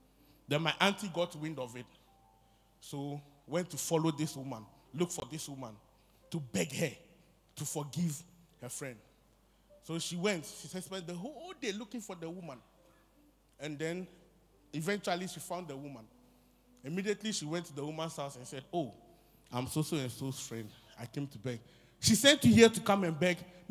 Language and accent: English; Volta, Ghana; You know where she comes from? Me. I come from the Volta region.